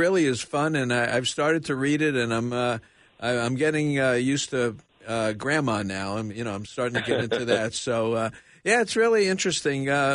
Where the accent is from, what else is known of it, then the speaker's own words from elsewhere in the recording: Brooklyn, New York, United States; I grew up in Brooklyn